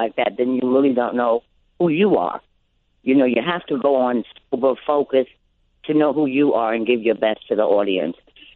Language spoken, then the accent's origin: English; New York City, New York, United States; You know, I'm from Spanish Harlem, and I grew up with Puerto Rican girls and the Spanish girls and the black girls